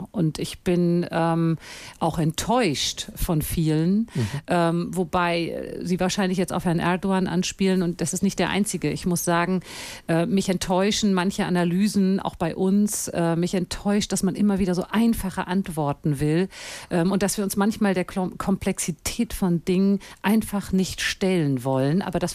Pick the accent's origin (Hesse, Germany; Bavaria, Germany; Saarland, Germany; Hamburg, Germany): Hamburg, Germany; also Hamburg ist meine Heimat und Istanbul ist ein Stück Heimat, weil da eben auch ein Elternhaus steht, weil wir jedes Jahr dort gewesen sind und man natürlich dort auch alles kennt, die Sprache spricht